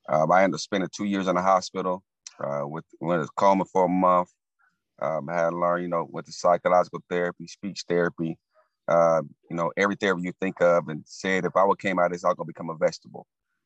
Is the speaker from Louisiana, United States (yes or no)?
yes; Louisiana, United States; also born or lived in Muncie, Indiana; Well, first of all, I'm actually from Muncie, Indiana. I was born and raised in Louisiana to a beautiful mother